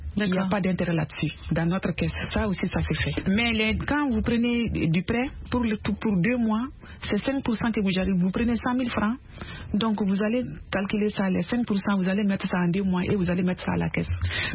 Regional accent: Mali; Il y a des sachets qui sont confectionnés chez nous au Mali

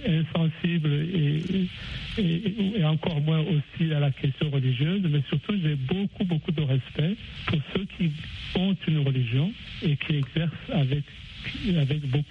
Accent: Burundi; born there; je suis athée, mais il faut aussi préciser que je suis né au Burundi

